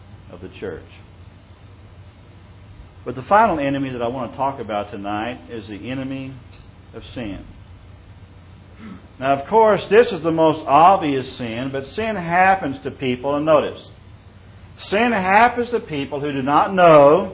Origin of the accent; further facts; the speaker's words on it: Dripping Springs, Texas, United States; I remember when I was growing up in Dripping Springs